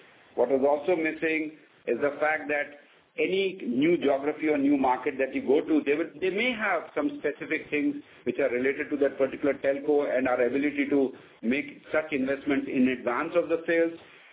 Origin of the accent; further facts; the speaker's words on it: India; I mean, we are all from India.